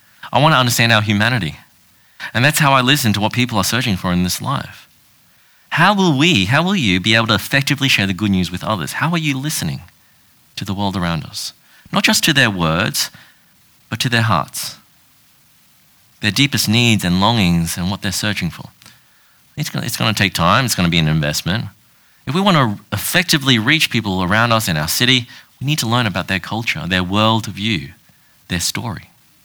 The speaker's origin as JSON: {"language": "English", "country": "Australia", "tie": "born or raised there", "said": "I'm an Australian. I was born in Australia, grew up in Australia. I know the Australian culture."}